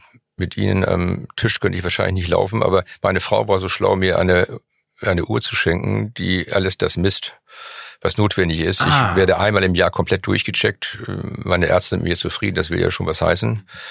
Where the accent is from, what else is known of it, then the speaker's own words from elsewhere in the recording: Schleswig-Holstein, Germany; Du gehst nochmal in den Landtagswahlkampf Schleswig-Holstein, weil das mein Heimatland ist